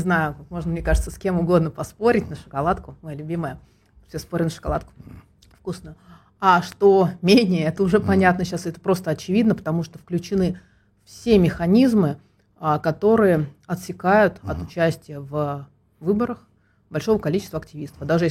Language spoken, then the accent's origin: Russian; Moscow, Russia; мы просто тут живем, и мы действительно выявляем проблемы и хотим их решения, просто как жители города, как москвичи.